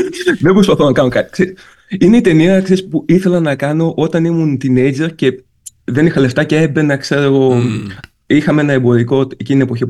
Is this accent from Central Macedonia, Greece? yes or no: no; Larisa, Thessaly, Greece; είμαι από Λάρισα.